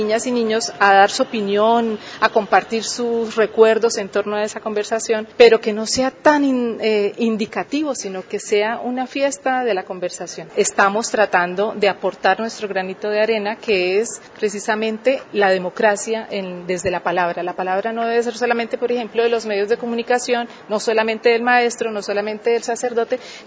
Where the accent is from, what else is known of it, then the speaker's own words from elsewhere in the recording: Colombia; Fíjense que nosotros estamos tratando como colombianos de construir ciudadanía